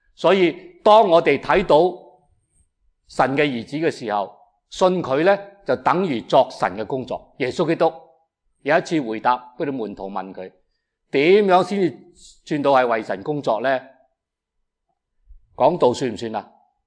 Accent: Guangdong, China; 净系我哋广东人讲广东话嘅

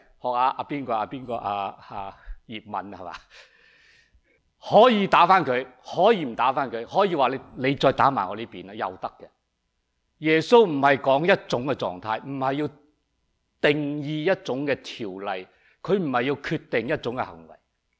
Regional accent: China; 中国人呢，我哋中国人呢，不怕吃苦，最怕吃亏。

